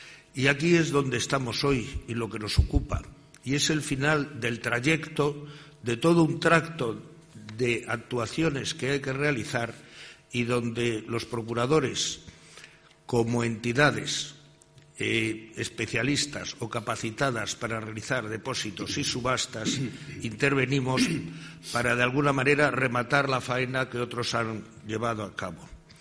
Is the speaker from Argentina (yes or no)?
no; La Estrada, Galicia, Spain; En Galicia, en mi tierra, y aprovecho para decir que estoy aquí fenomenal, muy a gusto, al lado de mi patria chica, que es La Estrada